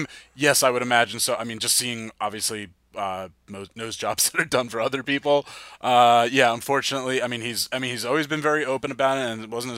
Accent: New Jersey, United States; so I'm from New Jersey. This is a Jersey-heavy movie.

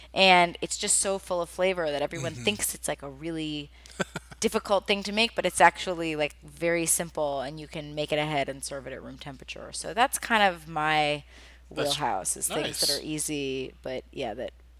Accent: the South, United States; I mean, I grew up in the South, which has a very specific food culture. And my mother's from Rhode Island, so I grew up with like Southern food culture and New England food culture.

